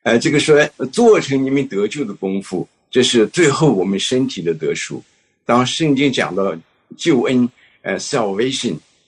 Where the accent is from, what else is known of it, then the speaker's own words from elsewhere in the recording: China; now in United States; 就像我们从中国来到美国，我们对美国有一点非常肤浅的认识